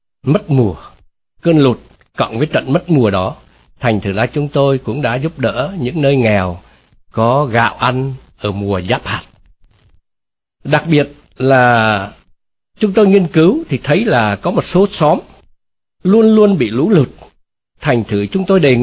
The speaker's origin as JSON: {"language": "Vietnamese", "region": "North Central Coast", "country": "Vietnam", "tie": "born or raised there", "said": "Một người dân ở chúng tôi, ở quê tôi, vẫn thường nói là về Nghệ Tĩnh Bình như sau: quê tôi gặt sỏi tìm cơm, hết mưa thôi hạn lại cơn bão gần."}